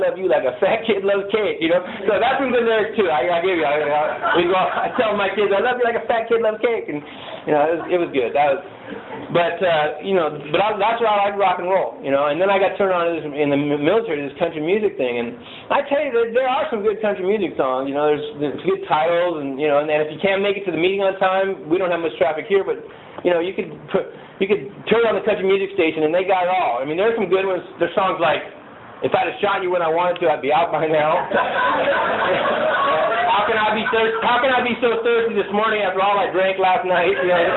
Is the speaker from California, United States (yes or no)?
yes; San Diego, California, United States; it's part of my story, just like being in the military, just like growing up in San Diego.